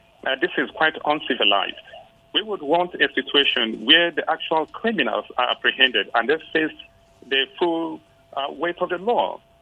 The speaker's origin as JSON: {"language": "English", "country": "Nigeria", "said": "we Nigerians totally and outrightly condemn the killings"}